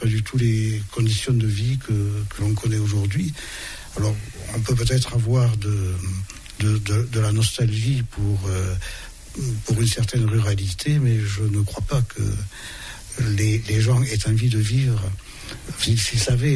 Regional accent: Lescure, Occitanie, France; born there; Je ne suis pas ariégeois ou couseranais d'origine, je suis né ici un peu par hasard et un peu par nécessité, en fait, à Lescure, en 1954.

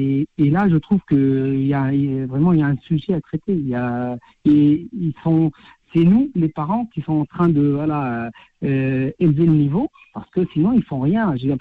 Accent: Tunisia; Franchement, je suis un Tunisien, mais la France, c'est un pays que je prendrais des armes pour le défendre.

